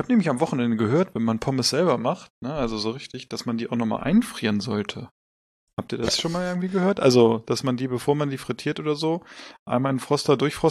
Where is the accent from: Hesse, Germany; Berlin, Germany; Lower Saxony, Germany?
Lower Saxony, Germany; Hanover; so als Hannoveraner.